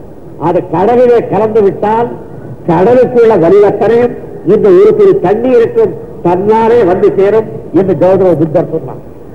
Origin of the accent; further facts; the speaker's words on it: Malaysia; ஆகையால் நீங்கள் நாங்கள் தமிழ்நாட்டுக்காரர்கள் என்று சொல்லாதீர்கள், நாங்கள் மலாசியக்காரர்கள், நாங்கள் கிளாவர வளையல், நாங்கள் மலாசியக்காரர்கள். ஆனால் எங்களுடைய மொழி தமிழ் மொழி